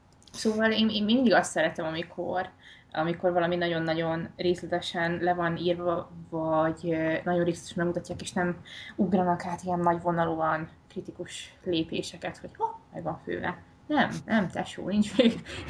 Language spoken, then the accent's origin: Hungarian; Hungary; szerintem magyarként ezt különösen vicces nézni, hiszen azért mi is az állatoknak eléggé szentségtelen részeit meg szoktuk enni